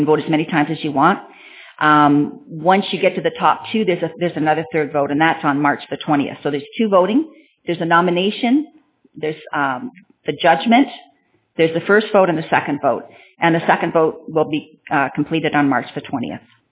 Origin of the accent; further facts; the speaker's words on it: Stevensville, United States; I'm from Stevensville